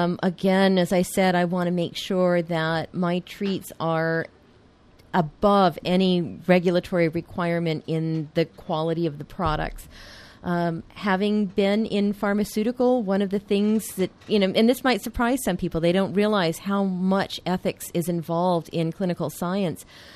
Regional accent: San Diego, California, United States; also born or lived in Boston; now in Philadelphia, United States; Well, I'm originally from San Diego, but I lived in Boston for many, many years, and now I've been in the general Philadelphia area for many years.

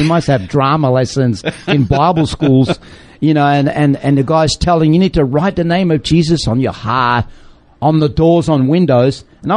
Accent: Australia; I'm from Australia and I'm from the jungle.

